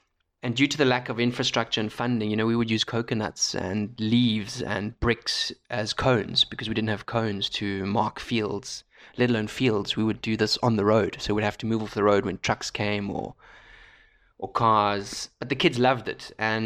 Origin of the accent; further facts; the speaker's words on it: South Africa; moved away as an adult; also born or lived in Berlin, Germany; So long story short, born and raised in South Africa, After having finished high school here, I moved to Berlin, Germany, to pursue a career in professional soccer